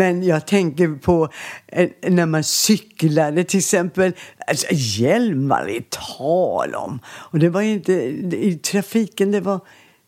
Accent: Landskrona, Skåne, Sweden; born there; Så de gick hela vägen, 3 kilometer ungefär in till BB i Landskrona. Och där föddes jag.

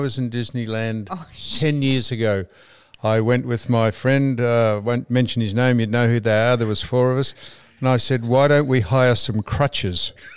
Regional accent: Australia; I said, but I'm from Australia. She said, I can tell.

